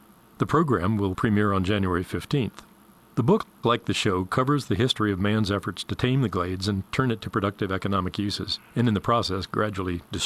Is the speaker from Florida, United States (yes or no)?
yes; Miami, Florida, United States; as a child growing up in Miami in the 1950s and early 60s